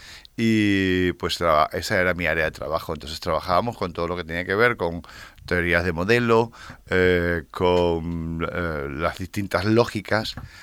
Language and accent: Spanish; Venezuela; moved away as an adult; now in Spain; Y tuvimos que salir de Venezuela, digo tuvimos porque nos vinimos dos, por la persecución política y la violencia en el entorno, nos vinimos dos a España